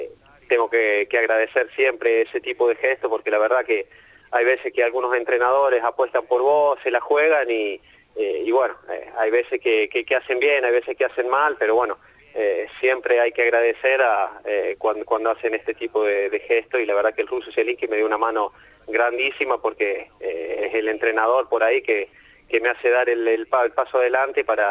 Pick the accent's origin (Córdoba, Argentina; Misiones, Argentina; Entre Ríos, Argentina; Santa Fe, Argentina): Córdoba, Argentina; esta simpatía por Talleres, el equipo de Córdoba, siendo yo cordobés